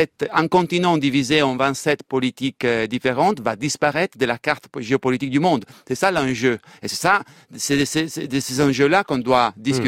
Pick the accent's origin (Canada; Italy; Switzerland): Italy; en tant qu'Italien, parce que je vois très mal servi les intérêts de mon pays par ces gouvernements